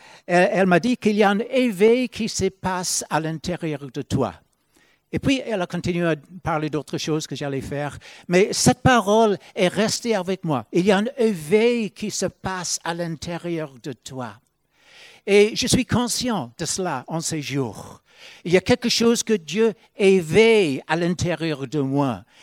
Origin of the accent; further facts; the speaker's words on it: Ireland; Mais je viens d'Irlande et comme vous savez, l'Irlande c'est une république, comme la France d'ailleurs.